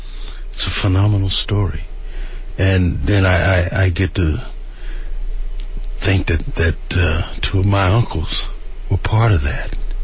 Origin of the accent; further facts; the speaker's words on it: Little Rock, Arkansas, United States; also born or lived in Chicago, United States; when I was born in Chicago, I was adopted a year later by the … in Little Rock, Arkansas.